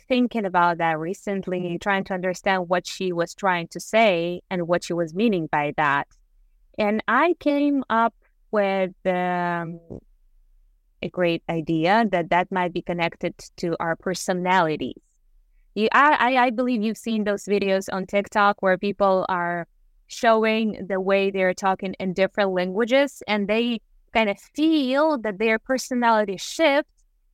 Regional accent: Ukraine; first language Ukrainian; English is a second language; In Ukraine, I'm from Ukraine.

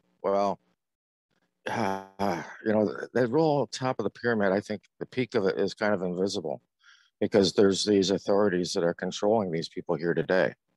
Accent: Michigan, United States; I grew up on Northern Michigan, kitty kitty, and moved to the southern part of the state, kind of traveled the U.S. after graduation, and which led me back to Northern Michigan.

